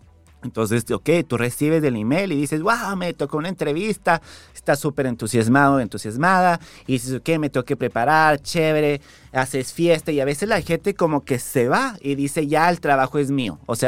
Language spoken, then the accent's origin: Spanish; Quito, Pichincha, Ecuador; now in Miami, United States; Bueno, soy originalmente de Quito, Ecuador, vivo aquí en Miami ya como hace 8 años